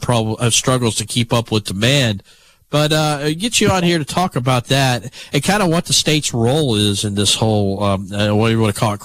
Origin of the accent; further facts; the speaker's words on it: Pelham, Alabama, United States; And I grew up in Pelham, Alabama. I went to high school there.